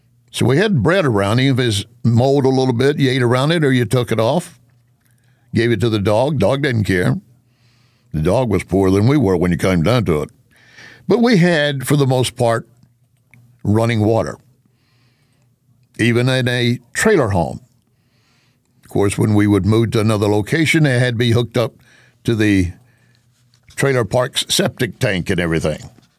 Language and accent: English; Texas, United States; I grew up in West Texas. Deep, deep West Texas, dirt, grime, oil, so thick in the air sometimes you could taste it.